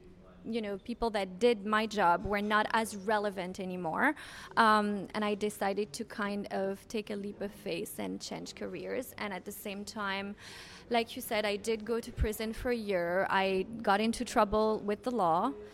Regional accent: Miami, Florida, United States; also born or lived in New York; So really quickly, I was raised in Miami, so in the United States. I'm French American, born to French parents.

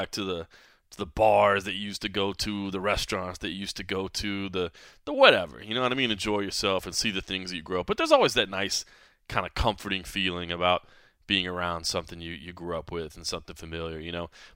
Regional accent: DeSoto, Texas, United States; I am back in my hometown of Dallas, Texas. I mean, if you want to get specific, I was born in Dallas, but I was raised in DeSoto, Texas.

